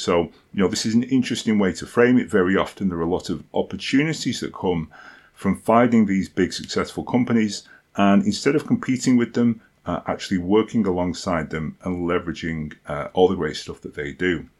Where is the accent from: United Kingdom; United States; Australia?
United Kingdom; by the way, I am British, and so I pronounce it niche.